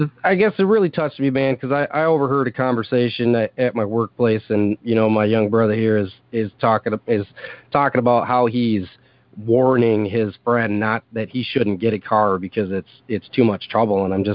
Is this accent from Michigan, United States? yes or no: yes; Michigan, United States; Yeah, you know, I forgot to mention I'm from Michigan